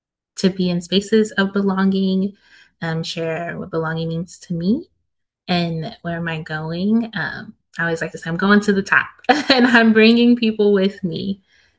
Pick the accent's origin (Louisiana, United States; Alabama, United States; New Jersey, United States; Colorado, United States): Colorado, United States; Colorado Springs; I am from Colorado. I've done a lot of traveling, but Colorado is my home. Whenever I go back to visit, I automatically feel grounded. I'm specifically from a city called Colorado Springs, and so we're a valley, and surrounded by mountains.